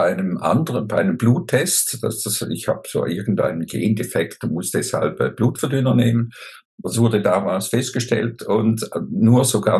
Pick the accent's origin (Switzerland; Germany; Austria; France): Switzerland; wie man sehr wahrscheinlich hört, lebe ich in der Schweiz, oder bin ich Schweizer sogar, und bin 65 jetzt geworden, gerade im Februar